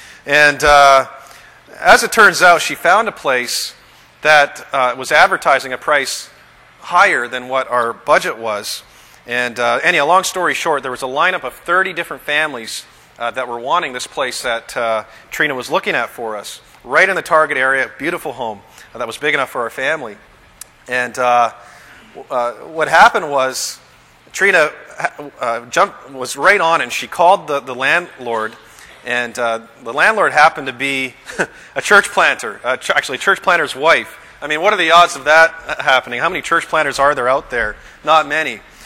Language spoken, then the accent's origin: English; Canada; and I'm from Canada A, a little ways north.